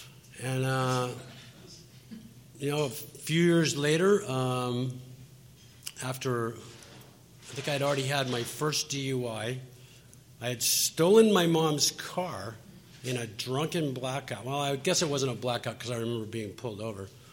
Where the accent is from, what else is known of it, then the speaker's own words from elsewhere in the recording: California, United States; But I was from California